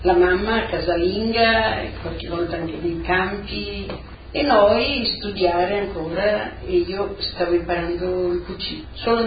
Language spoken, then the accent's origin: Italian; Socchieve, Friuli-Venezia Giulia, Italy; Siamo di Socchieve, provincia di Udine, 14 km più o meno da Tolmezzo, che è un centro più conosciuto. Dunque, abitavamo in questo paese